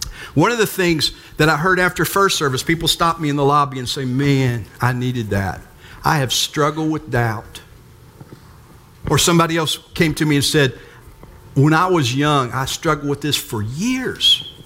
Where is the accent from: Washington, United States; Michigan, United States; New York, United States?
Michigan, United States; Wayne; also born or lived in Bristol, Virginia; So we moved from Bristol, Virginia to Wayne, Michigan, outside of Detroit with my aunt.